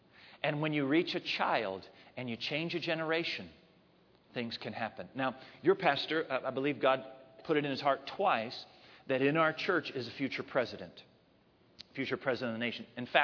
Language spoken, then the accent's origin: English; Maryland, United States; When I visit this part of the world and I think about growing up in Maryland, you know, I do miss the meatball subs. I miss the smooth roads.